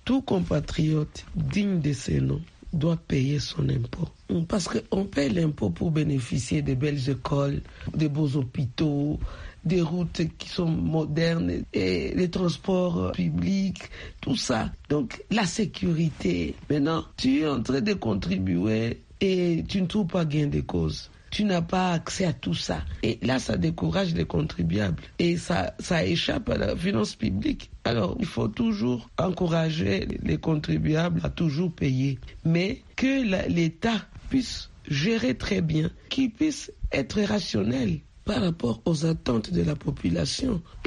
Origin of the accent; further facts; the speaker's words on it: DR Congo; Et comment on les calcule chez nous en RDC?